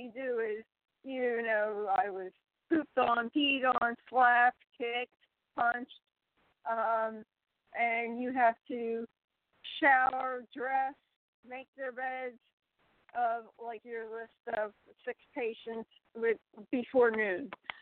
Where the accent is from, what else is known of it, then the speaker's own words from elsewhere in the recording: New Jersey, United States; I'm from Philadelphia. No, I didn't. I never threw a battery at Santa Claus or a snowball. I am a very passionate Philadelphia fan. I grew up across the bridge, just a couple miles but I could see the skyline